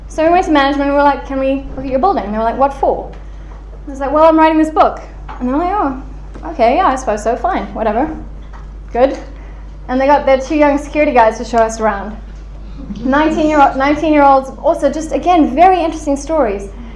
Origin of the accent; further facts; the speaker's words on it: Johannesburg, Gauteng, South Africa; now in Cape Town, South Africa; because I live in Cape Town, but I grew up in Joburg.